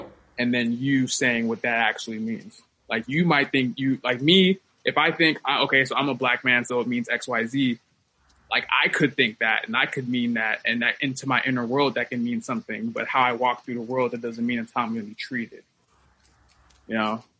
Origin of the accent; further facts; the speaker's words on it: United States; You know, as an American, I think as Ben Franklin put it